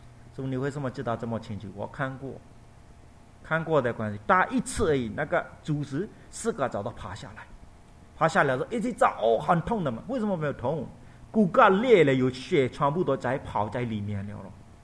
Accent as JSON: {"language": "Chinese", "country": "Myanmar", "said": "一自然的我们缅甸那边你们会看到没有打浆的"}